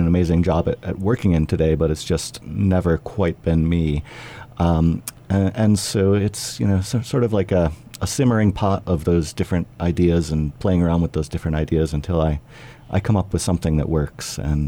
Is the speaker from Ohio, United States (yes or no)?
yes; Cleveland, Ohio, United States; from growing up outside of Cleveland, Ohio